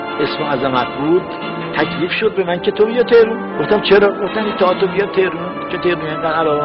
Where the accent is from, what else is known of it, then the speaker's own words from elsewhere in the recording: Isfahan, Iran; بنده در این شهر به دنیا آمدم، تو این شهر با مردم زندگی کردم و تو این شهرم باید دار فانی را ودا بگویم، بنابراین من از اصفهان بیرون برو نیستم.